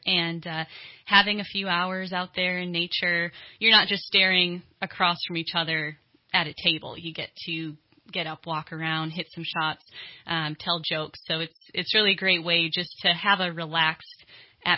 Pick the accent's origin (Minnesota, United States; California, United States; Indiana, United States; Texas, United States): Minnesota, United States; also born or lived in Montana / Arizona; now in Reading, United States; I'm from Minnesota originally and moved to Montana for school. Most recently was in Arizona, and then I came out to Reading about 2.5 years ago.